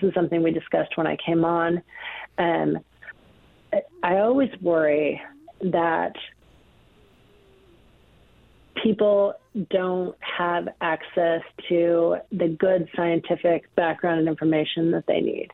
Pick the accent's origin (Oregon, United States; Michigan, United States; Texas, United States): Oregon, United States; Coquille; Like I said, I grew up in Coos County in Coquille